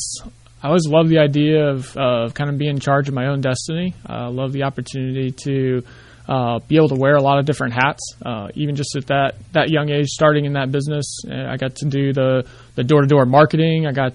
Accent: Springfield, Ohio, United States; So I grew up in Springfield, so west of Columbus.

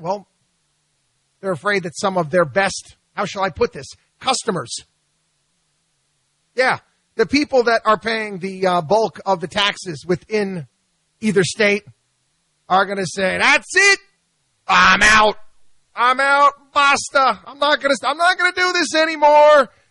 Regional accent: Albany, New York, United States; Again, I grew up in Albany, New York. And there's a state office building every 5 feet.

